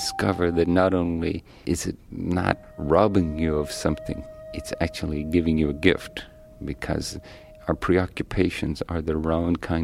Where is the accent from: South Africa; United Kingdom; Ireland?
Ireland; moved away as an adult; now in San Francisco, United States; I grew up in Ireland, and after I finished college and worked for a couple of years, I decided to travel, and I ended up traveling to Japan.